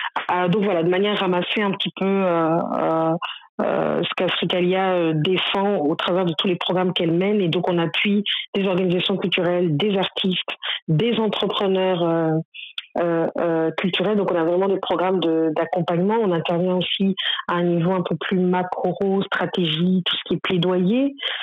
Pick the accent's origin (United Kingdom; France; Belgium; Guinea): Belgium; je suis belge d'origine burundaise, je vis à Bruxelles en Belgique